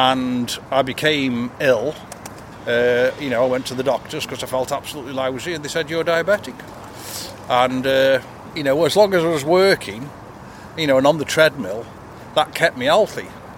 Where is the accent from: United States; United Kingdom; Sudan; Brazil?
United Kingdom; Higher Broughton, North West England; Well, I'm from Higher Broughton, and I don't know whether I'll go to Harper Hay or onto Oldham today. I'm 65